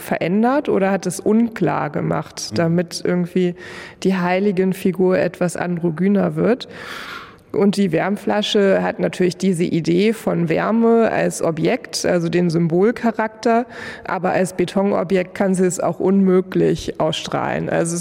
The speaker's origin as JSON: {"language": "German", "region": "Northern Germany", "country": "Germany", "said": "wie wir sie als Norddeutsche noch nicht ganz so verinnerlicht haben"}